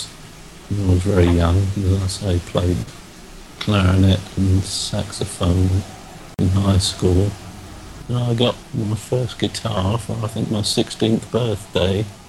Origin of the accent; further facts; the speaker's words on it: Canada; now in England, United Kingdom; I was born here in England, but I went to Canada when I was 5.